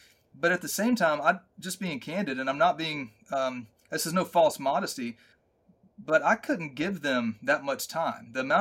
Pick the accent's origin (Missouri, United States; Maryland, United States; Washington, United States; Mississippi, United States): Mississippi, United States; now in North Carolina, United States; I'm from North Mississippi, and I live in sort of East Central North Carolina.